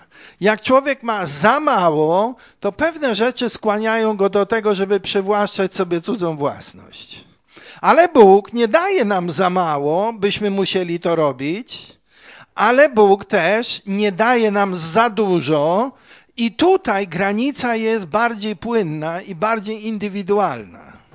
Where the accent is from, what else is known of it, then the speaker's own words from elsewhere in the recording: Białogard, West Pomeranian Voivodeship, Poland; kiedyś jeszcze w dzieciństwie, jak mieszkałem w Białogardzie